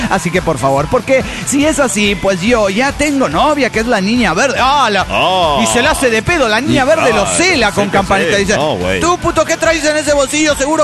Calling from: Río Colorado, Río Negro, Argentina; de Río Colorado, Argentina.

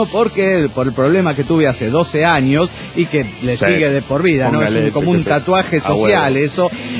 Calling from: Monterrey, Nuevo León, Mexico; de Monterrey, Nuevo León, México.

